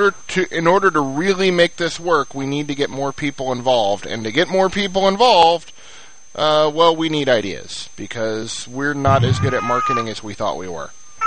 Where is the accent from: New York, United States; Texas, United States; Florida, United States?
Texas, United States; because, you know, I'm Texan and we listen to our gut.